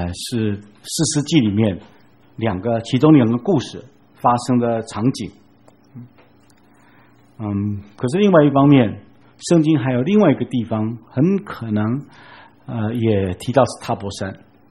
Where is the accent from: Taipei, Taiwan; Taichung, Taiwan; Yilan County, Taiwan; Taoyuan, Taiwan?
Taipei, Taiwan; 我们台北人比较熟